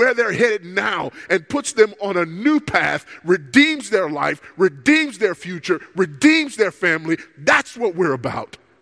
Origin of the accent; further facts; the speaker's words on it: California, United States; And homosexual marriages are taking place right now all over my home state of California